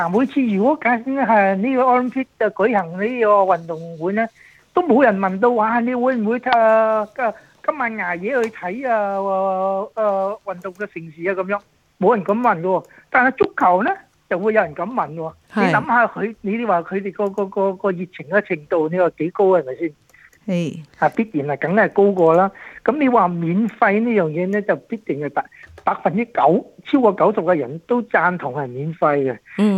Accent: Australia; 咁我身為澳洲人嘅，我當然係希望澳洲能夠取勝啦

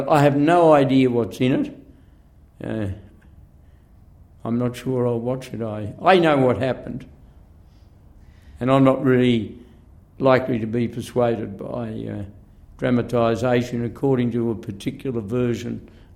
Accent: Australia; I accept, as an international citizen, as well as an Australian national

